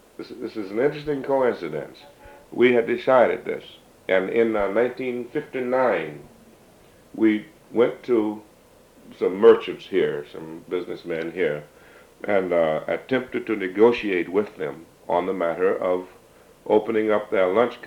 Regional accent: Mississippi, United States; growing up in Mississippi automatically involves one in the civil rights effort, one way or the other.

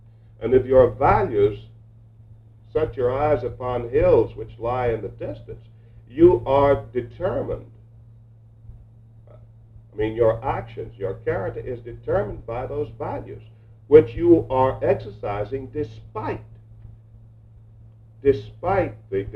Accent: Oklahoma, United States; I grew up in Oklahoma. Now, I grew up around people who had walked in a group from Gallatin, Tennessee, to the Oklahoma Territory.

